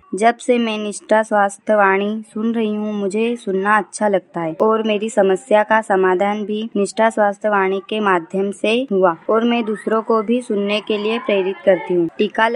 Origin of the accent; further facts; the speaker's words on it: Songir, India; मैं ग्राम सोनगिर से हूँ।